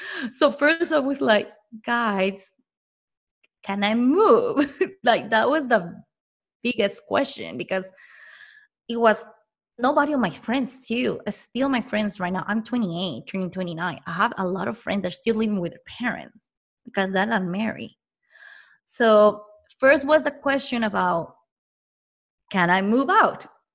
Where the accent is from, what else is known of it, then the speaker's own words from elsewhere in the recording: Mexico; moved away as an adult; now in United States; even though I was born and raised in Mexico, I know my education was in Mexico.